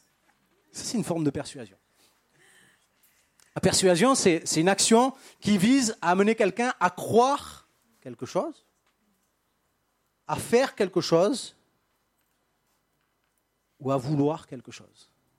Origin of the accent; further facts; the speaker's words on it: Marseille, Provence-Alpes-Côte d'Azur, France; je viens de Marseille, c'est pour ça.